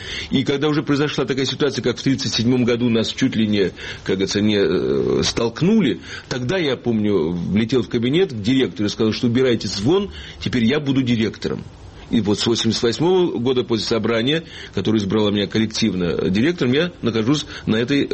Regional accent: Ivanovo, Ivanovo Oblast, Russia; Иваново – мой родной город

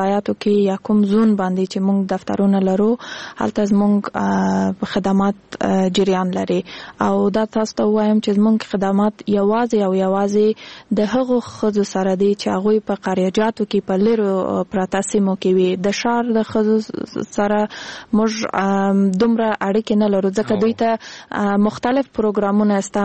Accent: Kandahar, Afghanistan; زه خپل د کندهار د ولایت یم

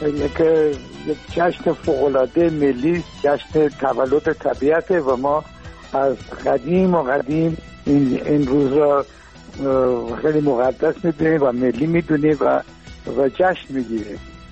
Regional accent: Iran; من به عنوان یک ایرانی

